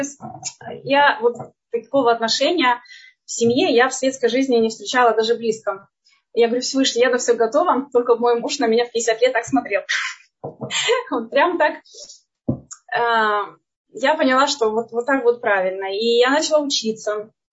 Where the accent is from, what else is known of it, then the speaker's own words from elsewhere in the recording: Odesa, Odesa Oblast, Ukraine; Я родилась в Одессе. Училась еще в нееврейской школе, потому что не было тогда еврейских школ.